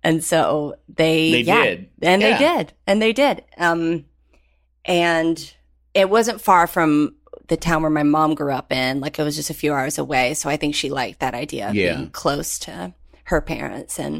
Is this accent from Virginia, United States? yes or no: yes; Galax, Virginia, United States; So I grew up in Galax and was desperate to somehow find my way into acting.